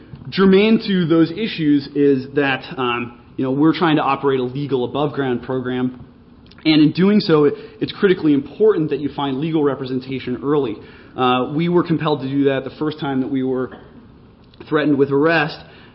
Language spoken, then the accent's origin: English; San Francisco, California, United States; Additionally, I'm from San Francisco originally.